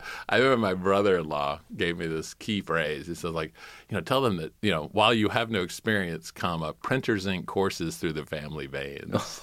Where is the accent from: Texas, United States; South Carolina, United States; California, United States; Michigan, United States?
South Carolina, United States; I'm from South Carolina, and there's a rich hit tradition of being in newspapers.